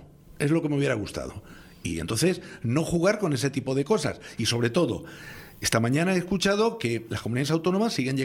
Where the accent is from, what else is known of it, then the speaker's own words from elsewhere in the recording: Canary Islands, Spain; Como canario y como ciudadano de aquí, como padre y como ser humano, me molesta.